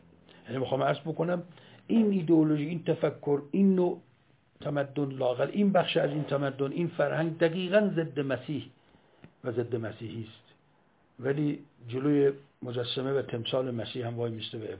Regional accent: Iran; وقتی فهمید خب ما ایرانی هستیم

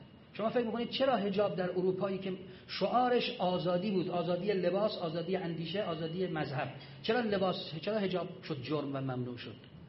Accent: Iran; تا فهمید ما از ایرانیم به احترام ما بلند شد.

